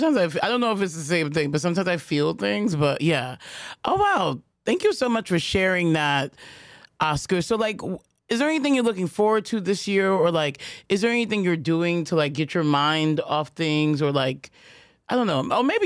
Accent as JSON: {"language": "English", "town": "Queens", "region": "New York", "country": "United States", "said": "So I'm from Queens. She's from Queens."}